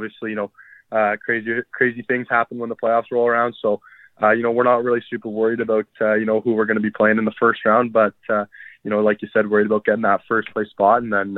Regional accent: Toronto, Ontario, Canada; I'm from Toronto, Ontario.

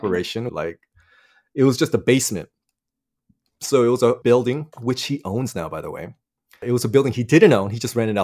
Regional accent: United States; And when I first got there, you know, I'm from the States.

